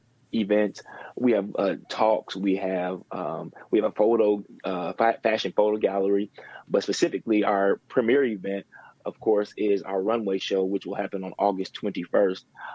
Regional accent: Indianapolis, Indiana, United States; now in New York, United States; I'm actually an Indianapolis native, born and raised in Indianapolis. I moved to New York some years ago, and I actually live there now.

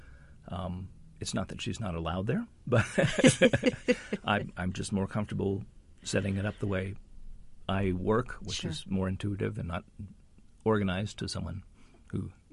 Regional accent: Pittsburgh, Pennsylvania, United States; And I grew up in Pittsburgh.

